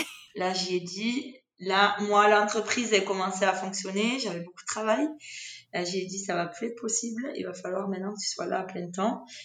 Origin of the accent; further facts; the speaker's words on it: France; accent: French; Ça fait maintenant 7 ans qu'on vit là et je les comprends, ils me comprennent. Alors, c'est vrai que j'ai pas un accent formidable en espagnol. Je garde mon accent bien français.